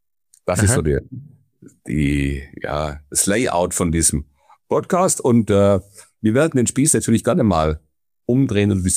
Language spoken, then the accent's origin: German; Ulm, Baden-Württemberg, Germany; ich komme aus Ulm, da ist es dann ganz dramatisch. Also auf der einen Seite ist Bayern, auf der anderen Seite ist Baden-Württemberg.